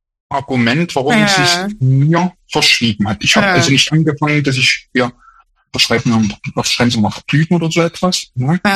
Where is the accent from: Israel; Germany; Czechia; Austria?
Germany; Erfurt, Thuringia; also ich komme aus Erfurt, ne?